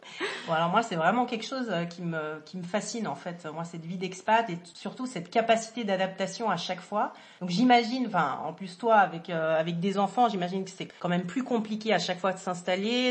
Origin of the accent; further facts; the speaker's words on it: Switzerland; Donc évidemment, moi, je viens de Suisse.